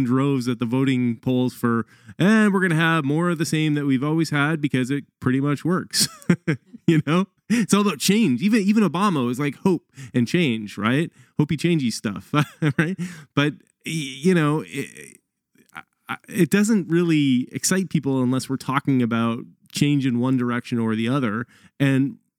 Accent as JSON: {"language": "English", "country": "Canada", "said": "I'm actually sort of centrist, I think, although I'm from Canada"}